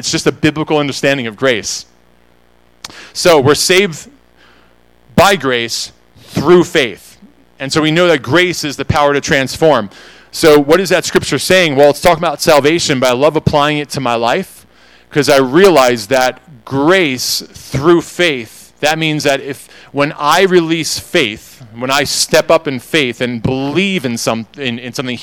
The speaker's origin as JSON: {"language": "English", "region": "New York", "country": "United States", "said": "I say awe because I'm from New York."}